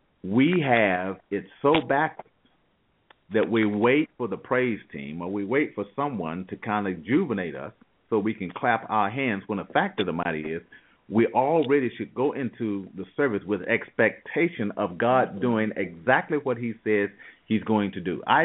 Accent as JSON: {"language": "English", "town": "Waldorf", "region": "Maryland", "country": "United States", "said": "I'm from Waldorf, of course. So we're right next to one another."}